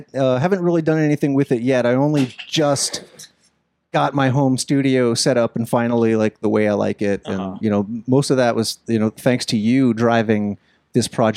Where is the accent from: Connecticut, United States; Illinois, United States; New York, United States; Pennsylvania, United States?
Pennsylvania, United States; born there; Yeah, so I was born in Western Pennsylvania many years ago.